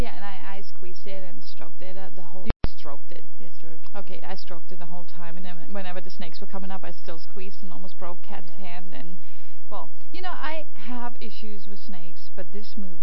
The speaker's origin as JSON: {"language": "English", "country": "Germany", "second_language": "English", "said": "I'm not even a native English speaker. I'm a German"}